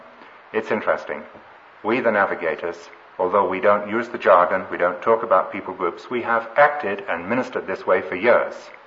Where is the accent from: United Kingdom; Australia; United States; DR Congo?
United Kingdom; England; I'm an Englishman. I come out of a university and a business background in England